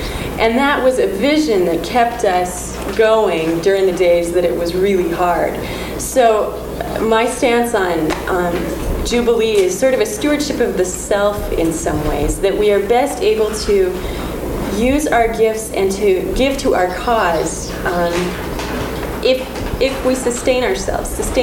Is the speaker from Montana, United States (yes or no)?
yes; Montana, United States; we're from Montana. We too just quit our jobs. Our saying is we're 25, we need a sabbatical.